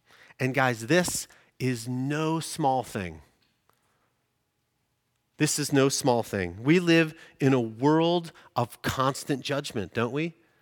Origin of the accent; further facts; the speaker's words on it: United Kingdom; I'm British, so I'm allowed to say that.